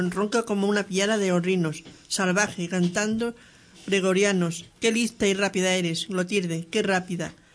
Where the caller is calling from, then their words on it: Ponferrada, Castile and León, Spain; de Esperada.